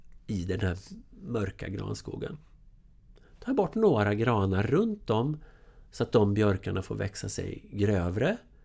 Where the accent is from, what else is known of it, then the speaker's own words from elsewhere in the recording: Gothenburg, Västra Götaland County, Sweden; Eller så här, jag är från Göteborg. Och där nere var vi lite så här, närmast föraktfulla mot skogen.